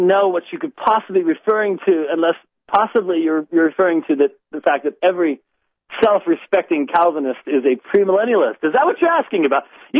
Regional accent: Minnesota, United States; born there; I was born in Minnesota, but I don't call it my homeland because my ancestors came from Scotland, of course. So, I was born up in Minnesota

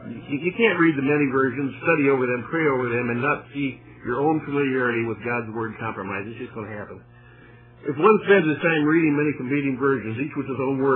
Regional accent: the South, United States; I'm from the South, I do that.

